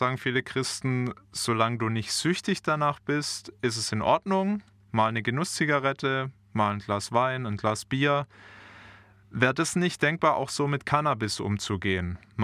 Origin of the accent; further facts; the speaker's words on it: Bavaria, Germany; Und bei uns in Bayern ist es genau umgekehrt.